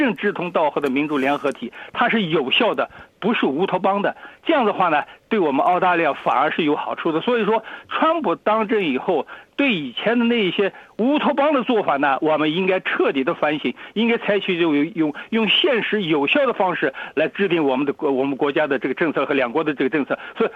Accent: China; 我们中国人讲究这个克己复礼

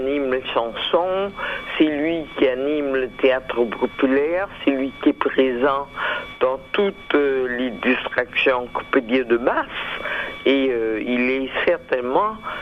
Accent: Guadeloupe, France; born there; first language fr; Je suis née en Guadeloupe, dans un pays qui est un département français d'outre-mer. Donc la langue officielle est le français. Il y a une autre langue que nous parlons qui est le créole.

